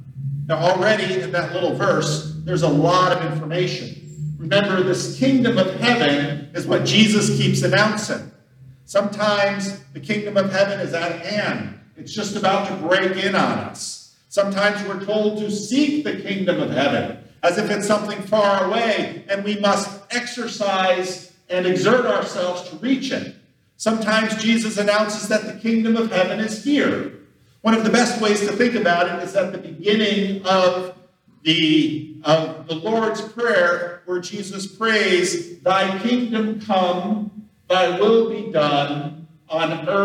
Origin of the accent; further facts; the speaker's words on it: East Coast, United States; I grew up on the East Coast